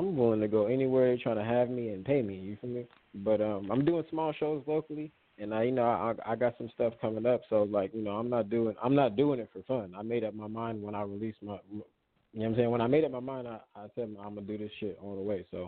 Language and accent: English; Sacramento, California, United States; I appreciate you noticing that, bro, because I'm from Sacramento, California, man. I want everybody to know I'm from Sac 916.